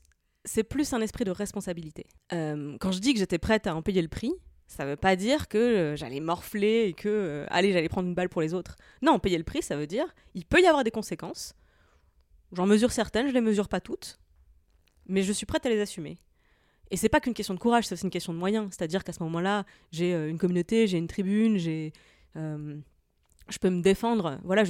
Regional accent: Grand Est, France; Je lui ai dit « Je viens de Moselle. » Lui aussi, il venait de Moselle. Et c'est une région qui a été déchirée par plusieurs guerres mondiales.

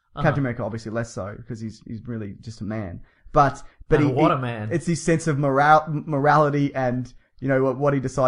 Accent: New York, United States; accent: New York; I try to cover my New York accent with this horrible Australian accent.

